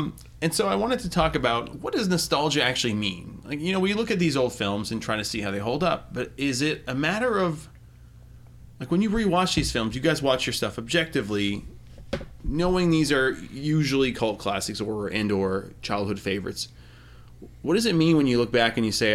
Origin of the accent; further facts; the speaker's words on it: Maine, United States; moved away as an adult; I mean, I grew up in Maine. 31 years and I moved out there not even 10 months ago